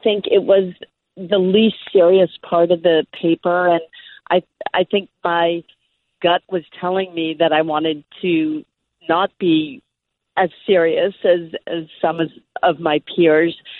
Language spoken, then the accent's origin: English; Boston, Massachusetts, United States; I grew up in Boston in the late 60s and early 70s